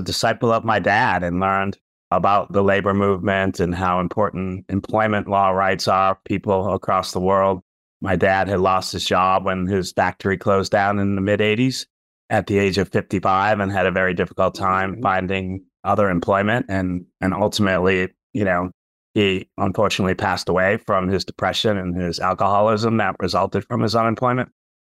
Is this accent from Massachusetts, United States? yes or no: yes; Worcester, Massachusetts, United States; was active in Worcester, Massachusetts, which is my hometown.